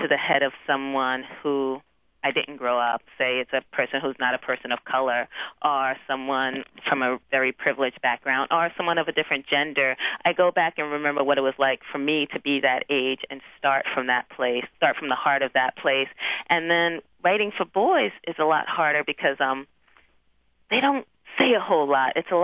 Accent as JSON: {"language": "English", "town": "Brooklyn", "region": "New York", "country": "United States", "tie": "born or raised there", "said": "spoke of the people who looked and sounded like people I knew and of my own issues and identities growing up in Brooklyn."}